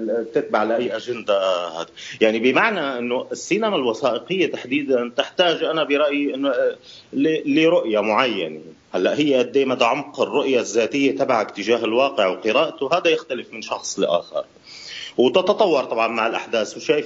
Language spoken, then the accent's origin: Arabic; Syria; نحن كسوريين بعدنا شوي ما خطينا